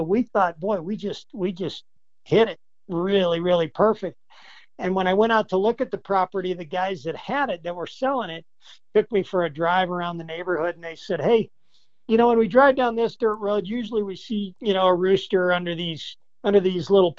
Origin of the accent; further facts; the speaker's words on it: Illinois, United States; And I grew up in Illinois hunting pheasants and quail. And that's really was the only game in town for us, for upland hunters back in Illinois in the northwest corner of the state.